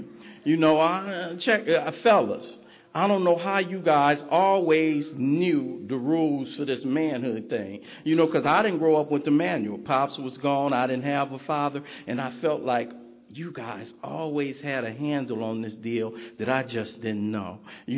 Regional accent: California, United States; So, you know, I'm growing up in South Central, and, you know, yeah, we didn't have a lot growing up, you know.

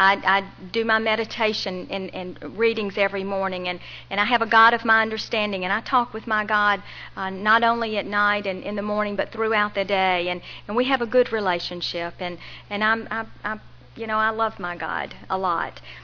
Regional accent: Greenwood, South Carolina, United States; born there; But anyway, I was born in Greenwood, South Carolina, and I was born into a home that was very loving and kind

